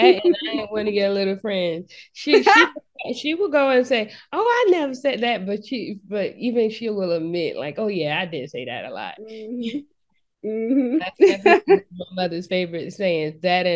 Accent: Savannah, Georgia, United States; also born or lived in New Jersey; I grew up in Savannah. Spent most of my life there. I was born in Jersey, but I spent most of my life in Savannah.

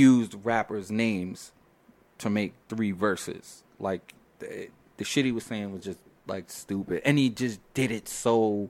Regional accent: Brooklyn, New York, United States; I heard the record way before everybody else. I'm from Brooklyn.

